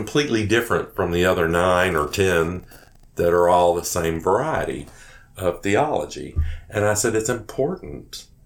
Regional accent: Texas, United States; now in New Jersey, United States; I'm from Texas.

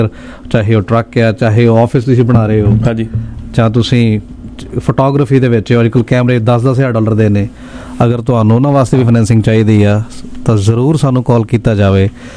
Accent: Punjab, India; ਮੈਂ ਵੀ ਪੂਰੀ ਕੋਸ਼ਿਸ਼ ਕਰ ਰਿਹਾ ਕਿ ਮੈਂ 100% 100% ਪੰਜਾਬੀ ਵਿੱਚ ਗੱਲ ਕਰਾਂ, ਜਿਵੇਂ ਕਿ ਮੈਂ ਪੰਜਾਬ ਤੋਂ ਹਾਂ ਜ਼ਰੂਰ ਡੈਫੀਨੇਟਲੀ

